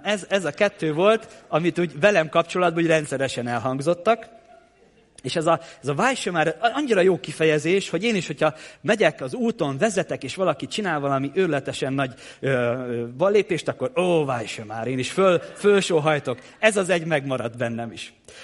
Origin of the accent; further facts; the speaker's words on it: Kétegyháza, Békés, Hungary; Én Békés megyei származású vagyok, kétegyházi.